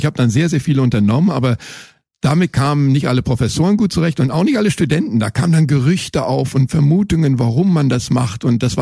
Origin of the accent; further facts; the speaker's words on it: Sweden; German is a second language; now in Germany; ich bin Schwede